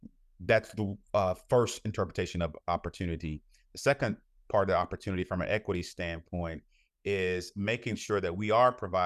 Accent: Alabama, United States; now in Kansas, United States; I'm originally from Alabama, but living here in Kansas

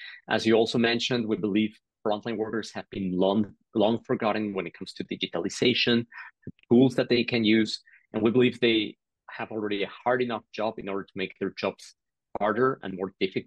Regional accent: Mexico City, Mexico; I'm originally from Mexico City.

